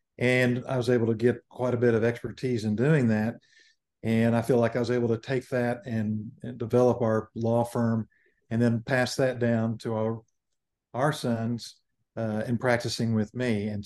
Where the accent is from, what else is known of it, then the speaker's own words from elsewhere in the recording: Dallas, Texas, United States; Well, I'm a longtime Dallasite. I was born and raised in Dallas, and I come from a family of attorneys.